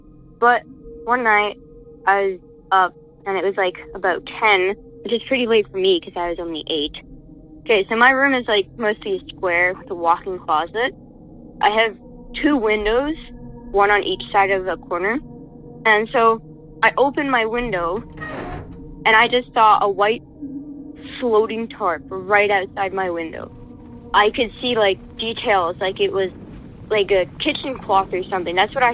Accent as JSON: {"language": "English", "country": "Canada", "said": "from Canada"}